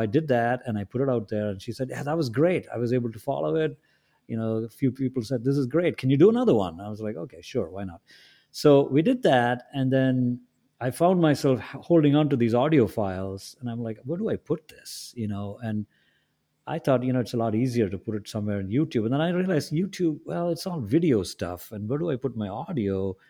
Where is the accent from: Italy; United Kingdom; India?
India; South India; moved away as an adult; now in United States; I've been in this country a good, 30 years now, something like that. And I grew up in India, southern part of India, a setting which you all know very well, middle-class setting. And I came here in 1991, 90, something like that.